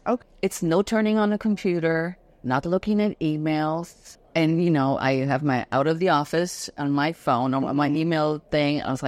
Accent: Germany; English is a second language; now in United States; I'm originally from Germany.

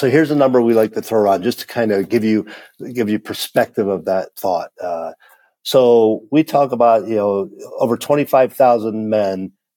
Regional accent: Canton, Ohio, United States; So coming to Pro Football Hall of Fame is indeed basically a homecoming for me. I grew up in Canton, Ohio.

